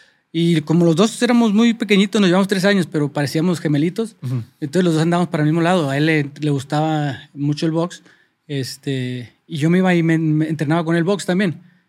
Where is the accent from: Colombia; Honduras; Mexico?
Mexico; also born or lived in Sacramento, United States; yo nací en Sacramento, California. Bueno, la historia te la voy a resumir un poquito. Mis papás se fueron a Estados Unidos para una mejor vida. Nací yo y era un bebé de brazos y deportan a mi mamá. Entonces mi mamá con todos esos chiquillos se tuvo que venir acá a México